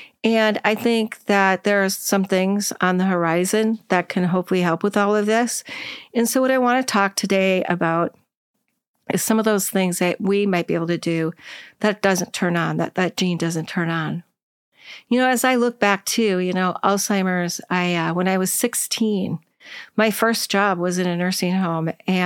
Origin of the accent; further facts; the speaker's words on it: Minneapolis, Minnesota, United States; I grew up in Minneapolis, and this was my favorite time of year there, after the summer, of course.